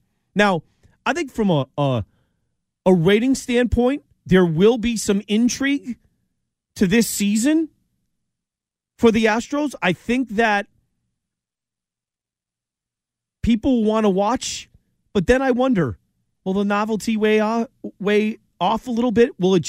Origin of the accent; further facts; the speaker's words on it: Massachusetts, United States; I actually do feel bad because I grew up on WAAF in Western Massachusetts.